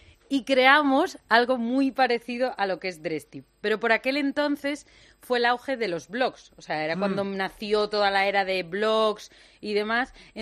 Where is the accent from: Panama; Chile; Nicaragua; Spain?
Spain; Pontevedra, Galicia; moved away as an adult; now in Madrid, Spain; Lo que pasa es que llevo casi los mismos años ya en Madrid que los que he vivido en Pontevedra.